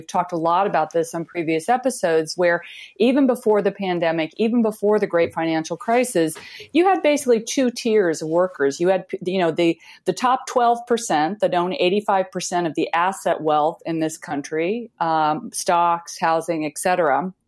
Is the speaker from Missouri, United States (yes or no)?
no; Indiana, United States; So I'm from the Midwest. You know, I grew up in Indiana.